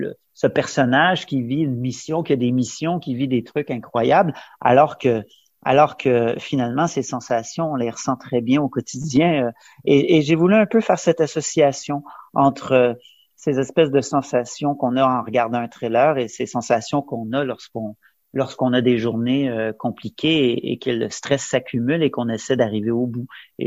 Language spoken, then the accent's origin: French; Quebec, Canada; now in France; je suis Canadien d'origine, je suis Québécois, mais j'habite la France depuis 22 ans et j'ai habité Paris.